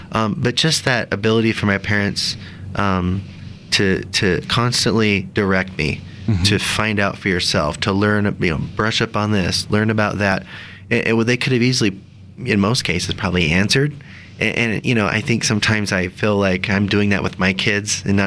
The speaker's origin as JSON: {"language": "English", "region": "Kansas", "country": "United States", "said": "So I'm actually not from Utah, I'm from Kansas. My parents are converts."}